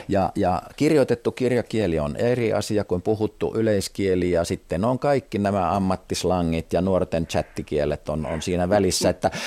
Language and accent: Finnish; South Karelia, Finland; accent: South Karelian dialect; Etelä-Karjalassa puhuttiin niin, että mie olen miekansaa, ja vaimoni, jonka perhe on Sortavalasta ja hän ehti siellä asuakin, niin meillä kotona puhutaan mie ja sie.